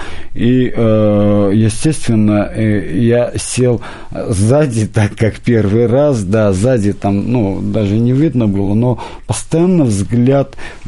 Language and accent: Russian; Armenia; now in Russia; я сам армянин, живу в России